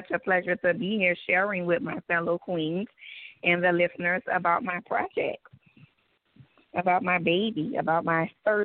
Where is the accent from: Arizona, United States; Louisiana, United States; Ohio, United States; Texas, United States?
Louisiana, United States; New Orleans; I'm from New Orleans, Louisiana, born and raised.